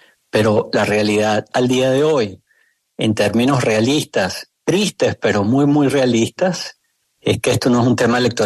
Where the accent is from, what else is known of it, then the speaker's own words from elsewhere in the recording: Venezuela; los que crecimos en democracia en Venezuela